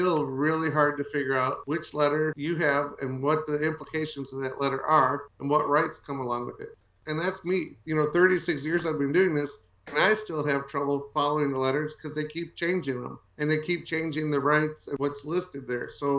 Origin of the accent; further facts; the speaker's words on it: Chicago, Illinois, United States; He's from Milwaukee and I'm from Chicago.